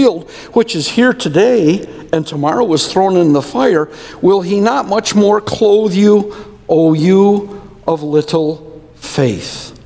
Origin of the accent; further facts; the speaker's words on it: Pontiac, Michigan, United States; Well, I have to admit, when I grew up in Pontiac, Michigan, I used to read a magazine